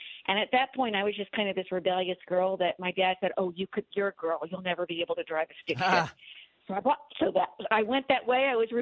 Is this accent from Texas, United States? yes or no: yes; Dallas, Texas, United States; now in France; No, I'm actually calling from France. But I'm originally from Dallas, Texas.